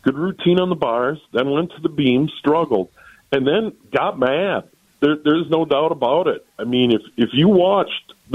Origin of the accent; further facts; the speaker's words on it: Saint Paul, Minnesota, United States; when I was a little boy, growing up on Maryland Avenue in St. Paul, right there by Como Park